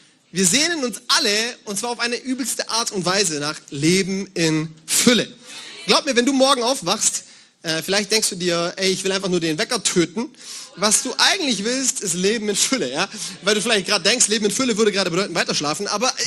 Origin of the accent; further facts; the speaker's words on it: Bavaria, Germany; Ich komme aus Bayern und bei uns sagt man Servus zur Begrüßung.